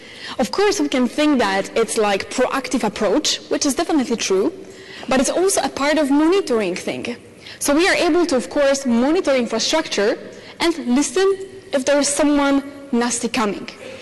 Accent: Poland; I am from Poland. As you see by my complex surname

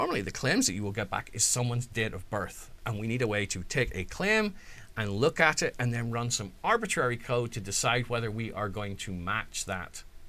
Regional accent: United Kingdom; You have to remember, I'm British

